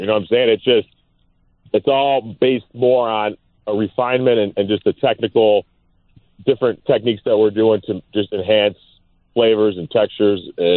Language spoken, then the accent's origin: English; Park Ridge, Illinois, United States; I grew up in this area, which is really cool for me. I grew up in Park Ridge, so we're right on the border of Park Ridge and Niles, our location.